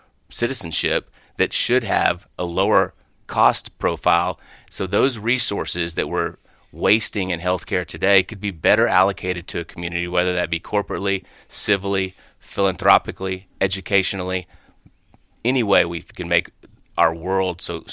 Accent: Hillsboro, Texas, United States; I grew up in Hillsboro, Texas, which is about an hour south of here.

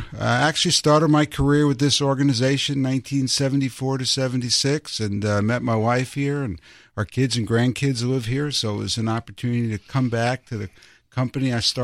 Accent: New York, United States; My grandparents, I'm from New York, and my grandparents lived in the South Bronx

